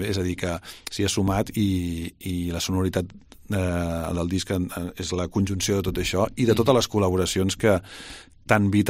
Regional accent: Tarragona, Catalonia, Spain; jo sóc nascut a Tarragona i ja pel simple fet de néixer allí hi ha tot un bagatge folclòric i cultural que t'acompanya sonor, i jo he sigut casteller des de petit, de família molt friqui castellera

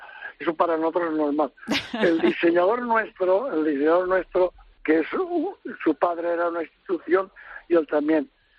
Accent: Valencian Community, Spain; soy valenciano y estoy en Alcácer

